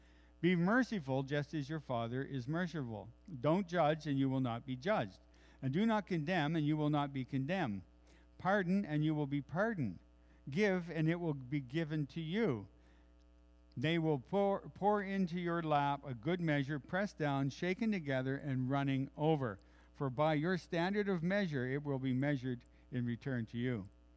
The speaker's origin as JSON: {"language": "English", "region": "East Coast", "country": "United States", "accent": "East Coast", "said": "I just think that today it's a good thing I lost my East Coast accent."}